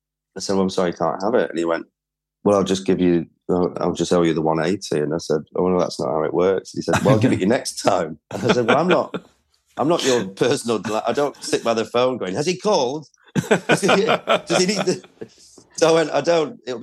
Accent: Preston, North West England, United Kingdom; moved away as an adult; I was, yeah. But I did leave. I think a lot of people find it hard to place my accent. Because I left at 18 and then didn't really return.

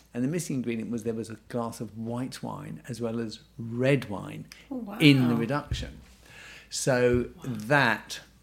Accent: England, United Kingdom; I'm English.

